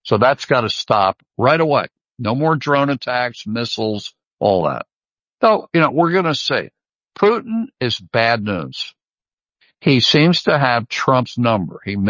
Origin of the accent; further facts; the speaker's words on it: United States; As an American, I'm embarrassed to have my president say stuff like